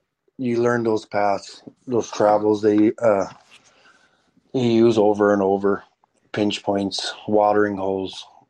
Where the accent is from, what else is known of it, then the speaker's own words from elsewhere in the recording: Newfoundland and Labrador, Canada; hey, I'm from Newfoundland. Can I hunt?